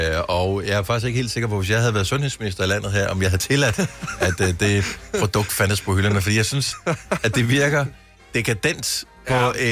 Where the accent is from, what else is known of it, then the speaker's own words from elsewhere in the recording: Region of Southern Denmark, Denmark; Nu er jeg opvokset på Fyn.